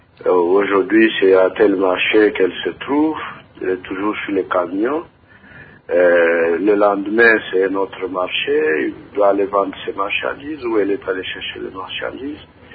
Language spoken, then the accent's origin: French; Mbuji-Mayi, Kasaï-Oriental, DR Congo; Nous le voyons ici chez nous, à Mbujimayi.